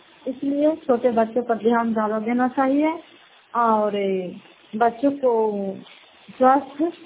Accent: Bihar, India; घर फतेहपुर पंचायत मकरौता, जिला नालंदा, क्रार पश्चिम ब्लॉक की निवासी हूँ।

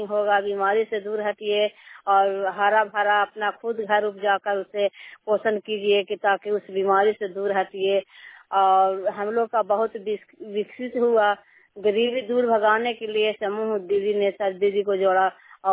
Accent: Rupaspur, Bihar, India; मैं रुपसपुर के रहने वाला हूँ।

